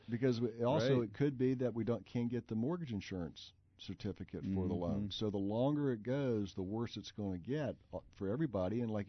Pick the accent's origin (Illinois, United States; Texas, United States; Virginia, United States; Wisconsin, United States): Virginia, United States; Richmond; born there; I was born in Richmond and moved here when I was two or three.